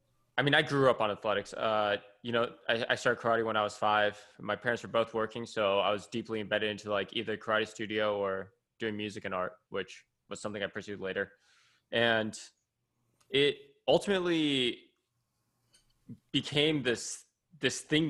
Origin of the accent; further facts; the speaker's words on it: California, United States; And they have nothing to lose, you know, versus I'm some kid from California.